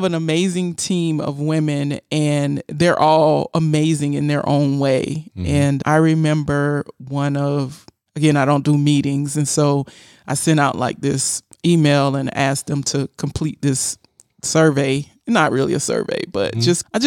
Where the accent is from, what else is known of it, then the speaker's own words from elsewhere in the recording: Florida, United States; Like, I grew up in South Florida.